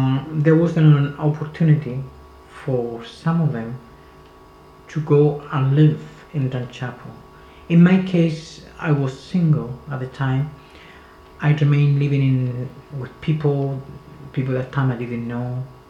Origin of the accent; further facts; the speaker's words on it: Chile; English is a second language; moved away as an adult; now in Scotland; I am from Chile. I have been living in Scotland for a long time. I came to Scotland in 1974.